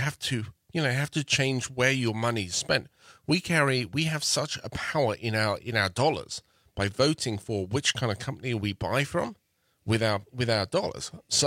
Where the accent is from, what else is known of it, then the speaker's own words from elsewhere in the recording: England, United Kingdom; moved away as an adult; now in United States; Yes, so I'm English, from England. I've emigrated here to the States about 16, 17 years ago. Married with two kids. Love this town.